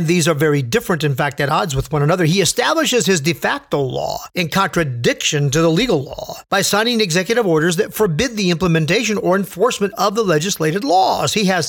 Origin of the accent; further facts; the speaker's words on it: California, United States; born there; Now, my dad was born in Texas and my mom in Alabama and I was born in California. So I'm only a second generation American.